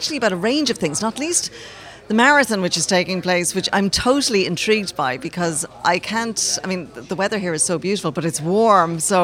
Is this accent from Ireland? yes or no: yes; Kilkenny, Leinster, Ireland; I'm from Kilkenny.